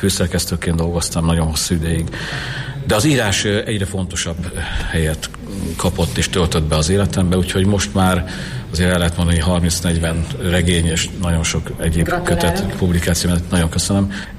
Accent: Kecskemét, Bács-Kiskun, Hungary; Én kecskeméti vagyok

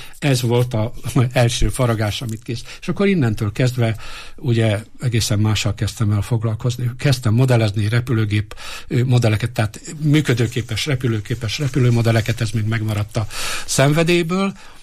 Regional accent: Budaörs, Pest, Hungary; also born or lived in Budapest / Eger; Katonai környezetben nőttem föl, mi Budapesten éltünk, 62-be költöztünk Egerbe. Ugye Budapesten születtem, Budaörsön éltünk, és ott volt egy repülőtér.

